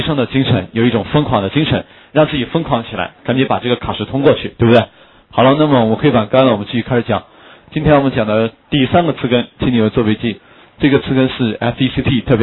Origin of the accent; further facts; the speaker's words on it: Jilin, China; accent: Northeast Mandarin; 因为我老家是在民风彪悍的东北啊，我老家是吉林的，因为很多人看到我这个样子觉得我是一个江南才子啊。其实我是一个非常粗犷的北方人啊，性格上非常粗犷。因为我以前讲课的时候是用东北话讲课的